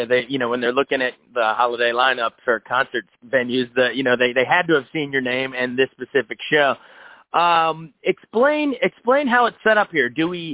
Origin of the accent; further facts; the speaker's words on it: Frederick, Maryland, United States; we got Weinberg Center in my hometown of Frederick coming up on the 29th.